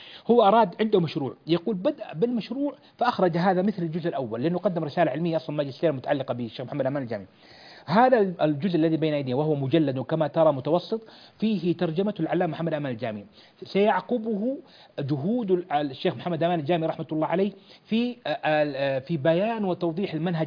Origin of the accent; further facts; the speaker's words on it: Kuwait; وأكثر ما هي موجودة اليوم عندنا في الكويت